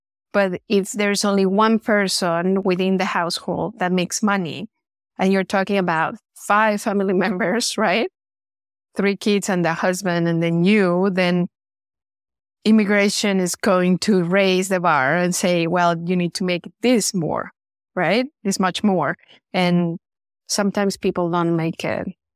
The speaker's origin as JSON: {"language": "English", "region": "Mexico City", "country": "Mexico", "said": "I am from Mexico City, so I can speak, you know, that in Mexico City, you have a lot."}